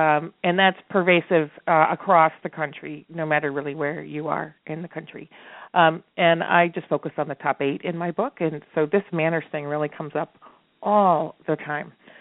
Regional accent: San Francisco, California, United States; I'm from San Francisco, so we don't use that word grace as much as you probably do.

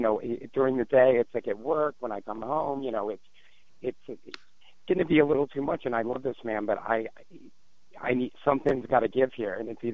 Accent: New Brunswick, New Jersey, United States; I'm from New Brunswick, New Jersey, and I need some advice about a relationship that's happening in my workplace.

